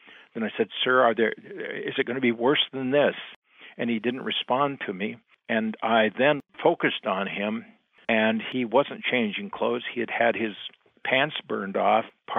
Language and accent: English; Las Vegas, Nevada, United States; from Las Vegas. I work for the Vegas Stats and Information Network.